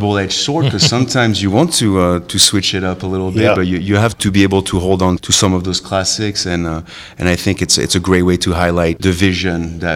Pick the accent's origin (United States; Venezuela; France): France; Bordeaux, Nouvelle-Aquitaine; I grew up in Bordeaux, so kind of the southwest area, but, you know, I spent a lot of time along the Mediterranean and travel kind of throughout Europe.